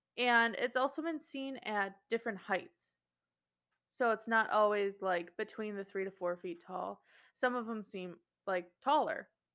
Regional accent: Midwest, United States; For those of you listening, we're from the Midwest, and we don't get out much.

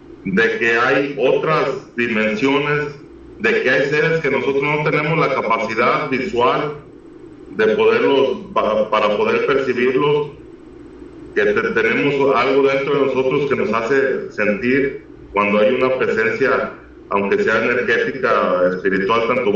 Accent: Mexico; yo cuando yo hice la primera comunión en la iglesia católica y todas estas cosas, como buen mexicano

